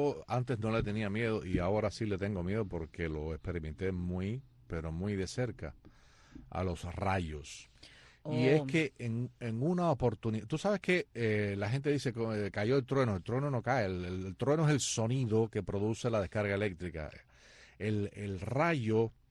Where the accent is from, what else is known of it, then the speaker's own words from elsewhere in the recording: Cuba; now in United States; yo salí de Cuba, voy a España